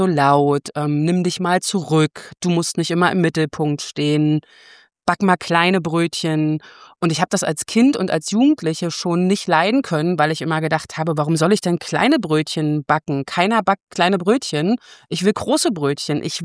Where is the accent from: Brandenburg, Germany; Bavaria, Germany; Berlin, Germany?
Brandenburg, Germany; Eberswalde; Ich bin geboren und groß geworden in Eberswalde. Das ist zu Ostzeiten eine 70.000 Einwohnerinnenstadt gewesen. Und so eine klassische Kreisstadt, hat man früher dazu gesagt.